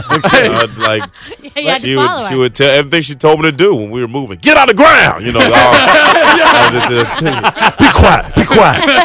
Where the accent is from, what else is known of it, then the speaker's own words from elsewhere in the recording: Memphis, Tennessee, United States; I grew up in Memphis. That's most of my adolescence. But I moved a lot. Like, I moved, like, 20 times.